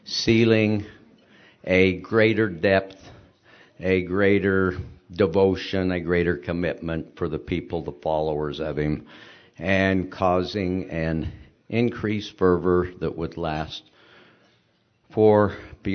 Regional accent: Murray, Utah, United States; what my life was like as a young boy growing up in Murray, Utah, at the site of the current Fashion Place Mall, as a plig kid in Pligville

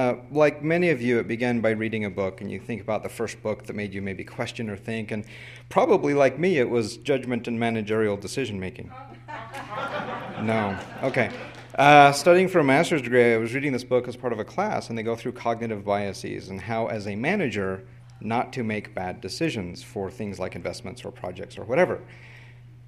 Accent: Portland, United States; from Portland

